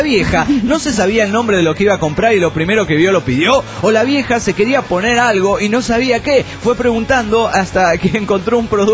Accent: Potosí, Bolivia; Les cuento que hoy en mi país, Bolivia, era el día del reto.

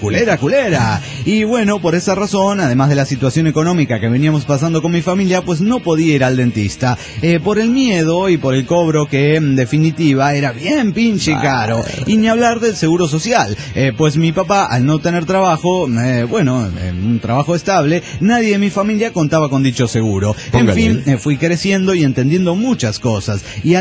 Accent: León, Guanajuato, Mexico; de León, Guanajuato, México.

